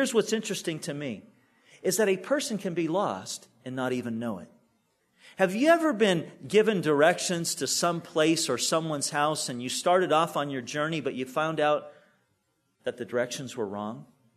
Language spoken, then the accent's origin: English; California, United States; When I was growing up in Orange County, my parents had this rule that my brother and I, that we could, you know, we could ride our bikes and skateboard